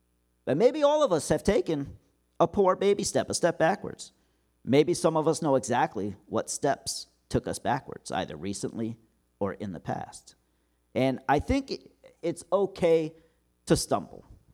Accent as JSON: {"language": "English", "town": "Silver Spring", "region": "Maryland", "country": "United States", "tie": "born or raised there", "lives_now": "Delaware, United States", "said": "My hometown is Silver Spring, Maryland. My cell phone still has a Maryland area code, and my phone number prefix is still associated with Montgomery County, Maryland. So even though I've lived in Delaware for over 6 years"}